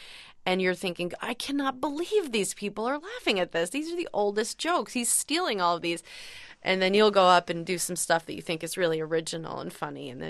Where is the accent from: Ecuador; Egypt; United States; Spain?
United States; New York; born there; I was born on the Upper East Side, and so all the Upper East Side rich people were like, well, I need a crib from Milan.